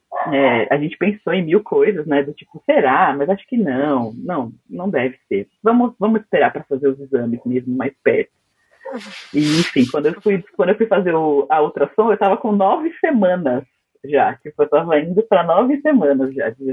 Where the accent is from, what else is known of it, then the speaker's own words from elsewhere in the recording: São Paulo, Brazil; also born or lived in Salvador; Depois de 2 anos de casada, eu fui morar em Salvador com ele, sou de São Paulo, né? Nós dois somos de São Paulo, paulistanos e tal.